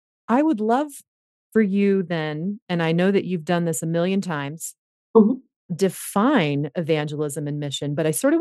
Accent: United States; I'm an American.

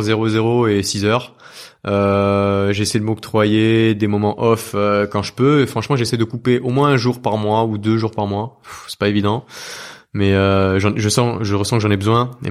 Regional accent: Namur, Wallonia, Belgium; born there; Moi, je suis né à Namur et j'y suis retourné peut-être une ou deux fois.

